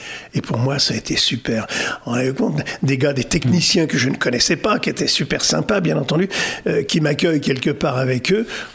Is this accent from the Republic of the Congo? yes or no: no; Corte, Corsica, France; Moi, je suis d'origine de Corté, donc en Corse.